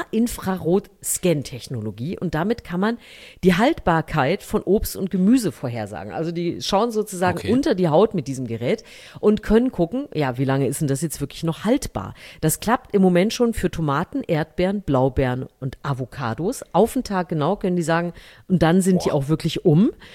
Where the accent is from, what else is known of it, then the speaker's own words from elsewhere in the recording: Thuringia, Germany; Aber ich bin ja in Thüringen erstmal aufgewachsen und dann war das ja wirklich so, es gab sehr wenig Aufkleber in der DDR